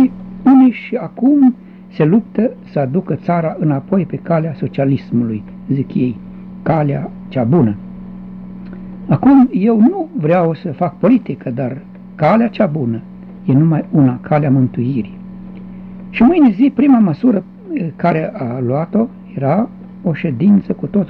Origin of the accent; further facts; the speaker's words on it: Timișoara, Timiș County, Romania; I-am spus că sunt din Timișoara și că nu-i rău la armată.